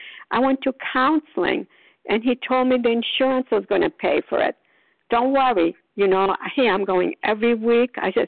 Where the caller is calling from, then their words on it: Port Charlotte, Florida, United States; I'm calling from Port Charlotte, Florida.